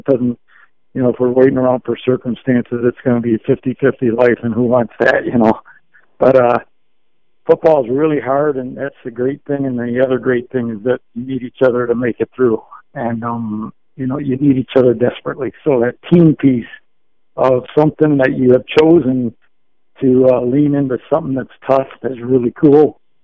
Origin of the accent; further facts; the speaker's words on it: Maywood, Illinois, United States; I grew up in Maywood, Illinois, which is more north. It's not north, but it's more north.